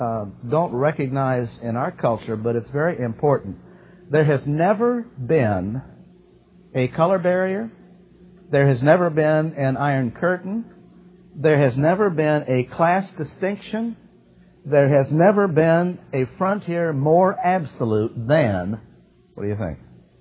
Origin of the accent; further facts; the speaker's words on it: Ireland; I'm Irish. I could go there.